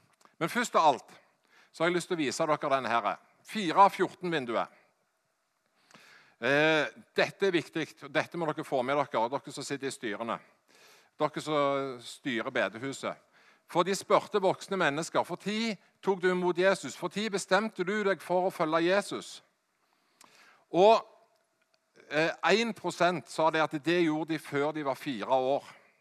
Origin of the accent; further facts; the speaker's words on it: Hjelmeland, Rogaland, Norway; Jeg er fra Hjelmeland i Ryfylke.